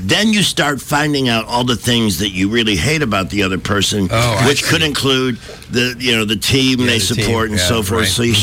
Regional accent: Chicago, Illinois, United States; now in Miami, United States; Hey, growing up in Chicago, it wasn't a football kind of thing like it is here.

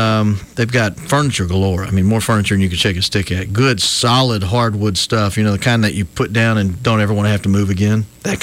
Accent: Nashville, Tennessee, United States; And I grew up around Nashville, where I went to Civil War battlefields. I went to Civil War museums.

